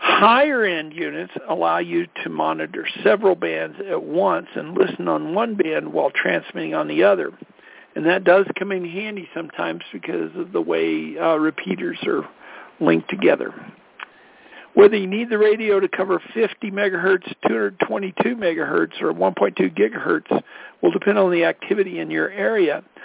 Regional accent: Colorado, United States; my call sign is … I'm from Colorado

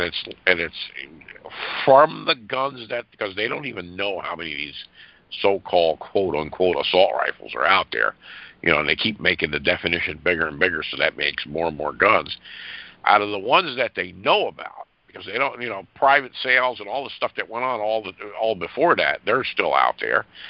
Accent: United States; As an American, that's exactly what we're going to do.

